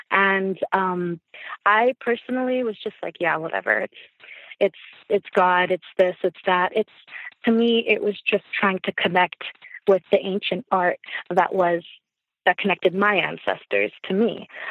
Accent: Hawaii, United States; I am Native Hawaiian

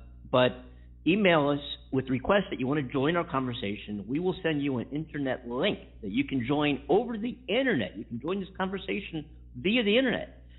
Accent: Philadelphia, Pennsylvania, United States; He's from my hometown of Philadelphia.

